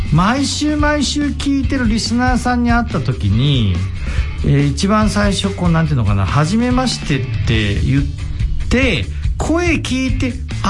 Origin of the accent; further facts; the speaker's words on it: Toyohashi, Aichi, Japan; also born or lived in Toyone; 豊根ですね、はい、育ちは、小5まで豊根、小6から豊橋、その後大学は山梨行ってます。